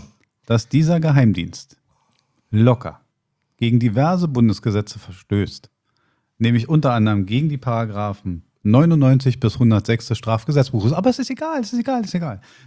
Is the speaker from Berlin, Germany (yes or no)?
yes; Berlin, Germany; wo ich ehrlich gesagt als Berliner zucke, wenn mir Soßen wie Italienisch und Curry angeboten werden.